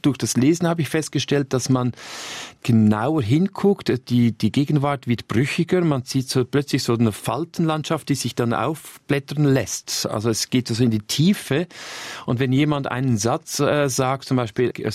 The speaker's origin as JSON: {"language": "German", "town": "Vilisbach", "region": "Aargau", "country": "Switzerland", "tie": "born or raised there", "moved": "yes", "said": "Ich bin aufgewachsen in Vilisbach, genau bei Baden"}